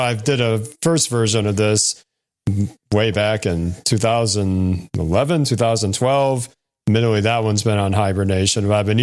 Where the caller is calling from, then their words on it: Carmel, Indiana, United States; I'm based in the Midwest of America, here in Indiana.